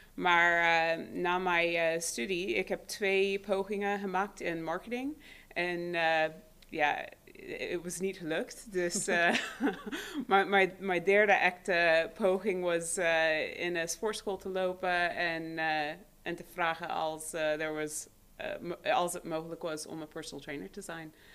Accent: Canada; Dutch is a second language; also born or lived in United States; Ik ben een soort hybrid tussen Canadees en Amerikaans. Mijn vader was Canadees, mijn moeder Amerikaans, geboren in Canada, opgegroeid deels in Amerika, deels in Canada.

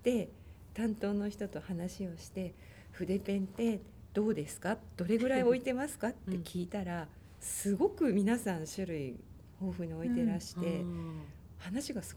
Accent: Chiba, Japan; 私は生まれも育ちも千葉なんですよ、なのでもう小さい頃によく来てた町というわけではないんですけれども

